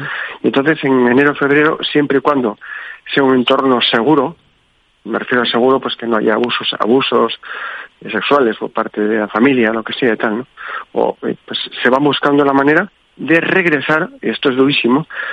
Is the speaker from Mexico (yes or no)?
no; Spain; Yo también, como español